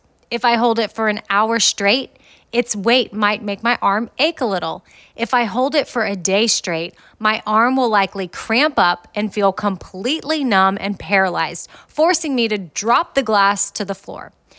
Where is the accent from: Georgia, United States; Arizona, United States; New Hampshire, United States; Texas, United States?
Texas, United States; Austin; So anyway, they moved to Texas or back to Austin. My dad brought my mom, who was born and raised in Alabama, to Texas and made her a Texas girl in 1976.